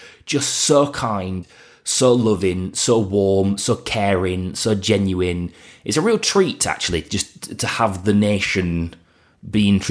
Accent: Bolton, North West England, United Kingdom; it is etched into our birth certificates when we're from Bolton that we have to support fellow Boltonians at every turn.

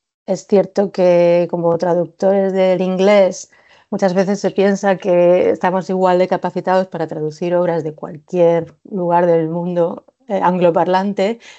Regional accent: Spain; sobre todo en España, que es de donde soy

